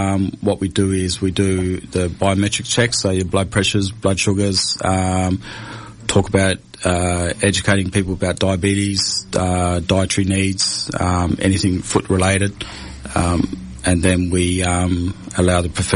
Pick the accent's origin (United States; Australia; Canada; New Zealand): Australia; New South Wales; born there; now in Perth, Australia; I was born in New South Wales, and the reason for that was my dad was in the RAF, and he just moved around from place to place, and then he moved over to Perth here